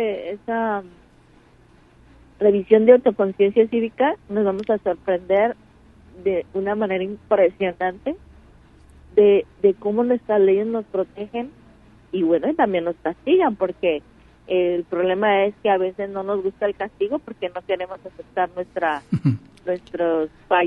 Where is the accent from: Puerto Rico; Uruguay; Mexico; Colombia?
Mexico